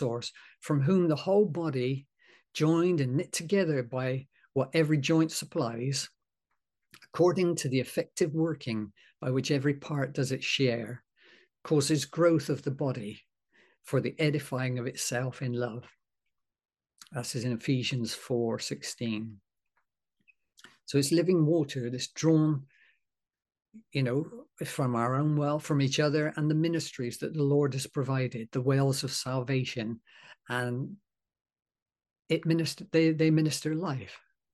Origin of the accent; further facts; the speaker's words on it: England, United Kingdom; But being English, we'd always give the spout, a wipe over first.